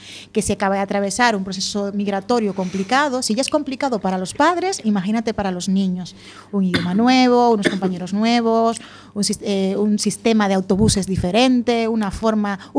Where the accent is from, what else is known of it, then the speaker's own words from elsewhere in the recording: Dominican Republic; te voy a contar yo, que soy de República Dominicana.